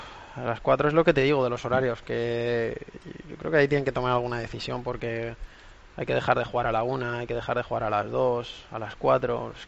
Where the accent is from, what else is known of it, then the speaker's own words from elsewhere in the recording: Majadahonda, Community of Madrid, Spain; Es verdad que yo nací en un hospital del centro de Madrid, pero yo he vivido toda mi vida en Majadahonda.